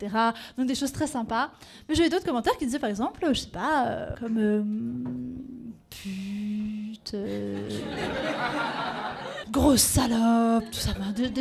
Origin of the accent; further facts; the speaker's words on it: Switzerland; Puis parce que je suis suisse, donc chez nous, c'est légal.